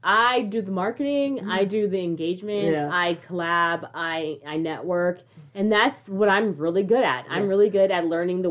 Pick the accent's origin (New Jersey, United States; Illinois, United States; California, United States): California, United States; If you guys did not know this already, if you can't hear it in our voices, we're from California. We're from the high desert of California.